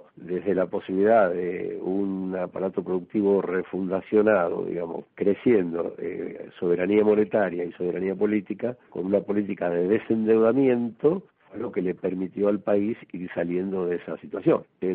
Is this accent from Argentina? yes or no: yes; Argentina; nosotros estamos pensando en eso también como argentinos